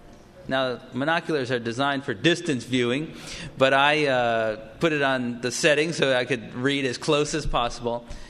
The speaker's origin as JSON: {"language": "English", "town": "Milwaukee", "region": "Wisconsin", "country": "United States", "tie": "born or raised there", "said": "You already heard that I grew up in Milwaukee, and I was diagnosed with glaucoma at age 5."}